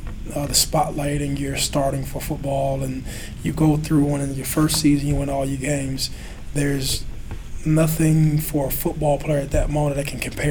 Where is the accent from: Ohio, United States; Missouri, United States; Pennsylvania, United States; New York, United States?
Ohio, United States; Youngstown; moved away; So I leave Ohio. So I leave my hometown. Right. So the attitude, the mentality, and the character I had in my hometown, it worked for my hometown. But the social dynamics in Youngstown, Ohio, are very different than they are in Columbus, Ohio.